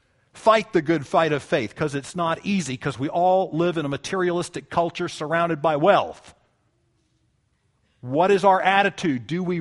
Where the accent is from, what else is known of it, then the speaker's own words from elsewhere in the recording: United States; I would have said, of course I believe in Jesus. I grew up in America.